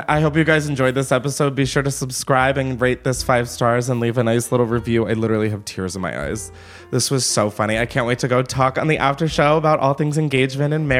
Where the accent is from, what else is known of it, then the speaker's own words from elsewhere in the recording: Delaware, United States; Like, I came from Delaware.